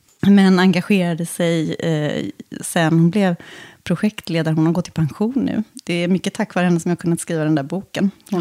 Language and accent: Swedish; Gothenburg, Västra Götaland County, Sweden; Ja, jag är född och uppvuxen i Göteborg.